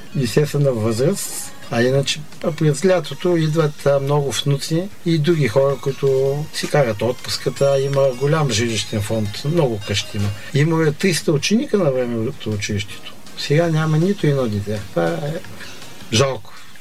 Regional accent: Asenovgrad, Plovdiv Province, Bulgaria; born there; И заобикнах Родопите, понеже и съм в подножието на Родопите, от Асеновград съм родом.

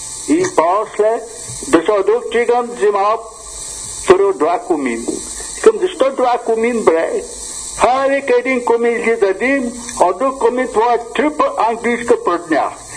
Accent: London, United Kingdom; Bulgarian is a second language; now in Bulgaria; Аз вече не живея в Лондон. Купил къща Странджа, село Фак Ия.

